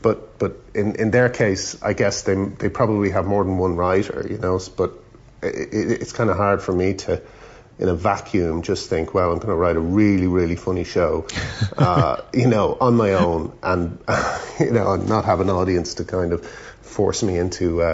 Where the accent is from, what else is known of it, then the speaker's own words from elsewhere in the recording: Ireland; growing up in Ireland.